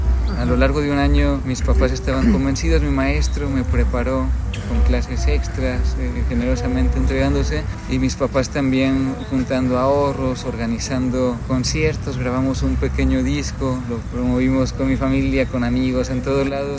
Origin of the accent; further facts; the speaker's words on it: Guanajuato, Mexico; de que nos escuchen los guanajuatenses, que me encanta estar de nuevo en mi tierra.